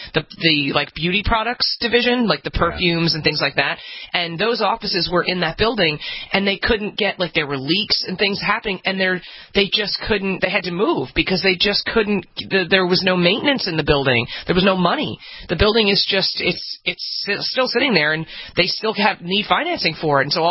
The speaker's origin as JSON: {"language": "English", "region": "New York", "country": "United States", "said": "This is one of these things, like, as a New Yorker, we've just been hearing about this building forever."}